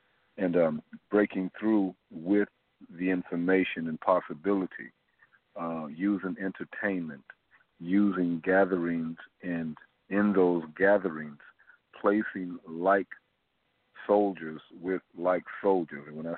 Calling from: Atlanta, Georgia, United States; I'm calling from Atlanta, Georgia.

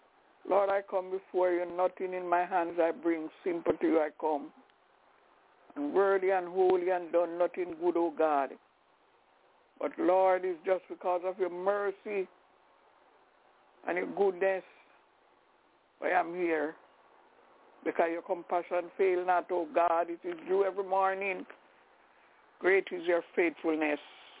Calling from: Albany, New York, United States; I'm calling from Albany in New York.

